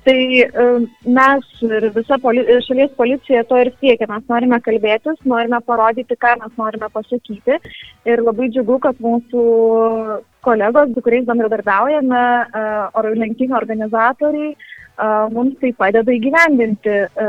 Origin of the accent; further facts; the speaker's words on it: Alytus, Alytus County, Lithuania; Aš kaip alytiškė, kaip jaunosios kartos vis dar atstovė